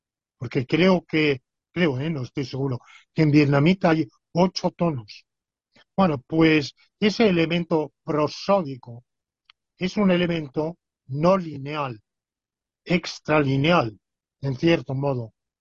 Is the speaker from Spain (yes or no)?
yes; Spain; yo como española, yo confieso que entiendo mal lo